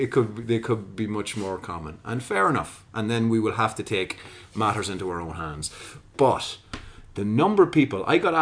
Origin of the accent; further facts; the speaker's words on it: Dundalk, Leinster, Ireland; I am from Dundalk. I am at this moment in Dundalk.